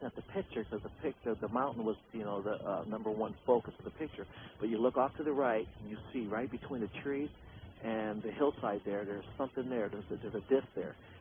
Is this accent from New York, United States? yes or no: no; Puyallup, Washington, United States; We're from Puyallup, Washington.